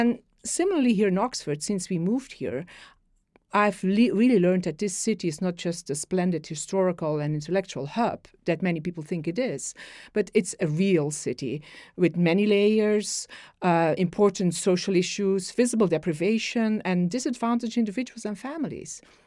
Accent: Antwerp, Flanders, Belgium; I worked in an inner city context in my home country, Belgium, in the city of Antwerp.

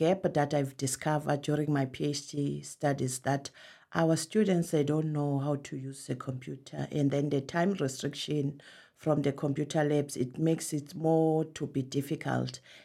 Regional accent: South Africa; now in Oxford, United Kingdom; from South Africa.

